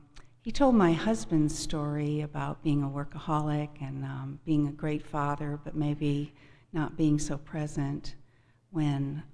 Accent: Iowa, United States; born there; also born or lived in Boston; I was born in Iowa, and I went to school in Boston, where I met my husband.

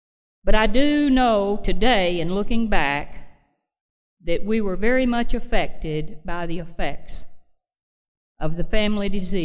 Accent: Anniston, Alabama, United States; I grew up in Anniston, Alabama. I'm the oldest of four girls. I really grew up in a female-controlled household.

